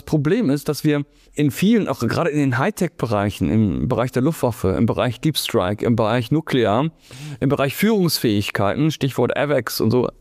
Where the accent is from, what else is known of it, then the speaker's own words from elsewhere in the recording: West Germany, Germany; Wir haben ihn aber, sagen, ich bin Westdeutscher, haben ihn aber aggressiv gedeutet